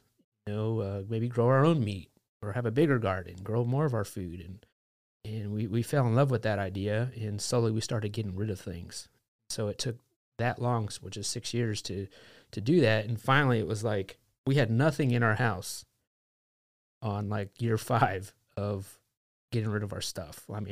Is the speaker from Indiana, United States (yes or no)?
no; Los Angeles, California, United States; we're from Los Angeles area, never grew anything in our life, didn't know anybody who grew anything, never held a chicken